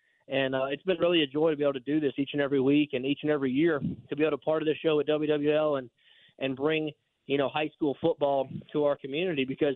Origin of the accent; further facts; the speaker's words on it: Ponchatoula, Louisiana, United States; is right up here in my hometown in Ponchatoula